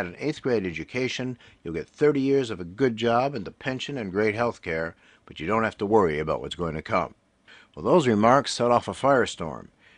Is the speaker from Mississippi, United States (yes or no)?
no; Detroit, Michigan, United States; Well, I grew up in Detroit and then in some blue-collar suburbs in the 1950s and 60s in a virtually all-white world.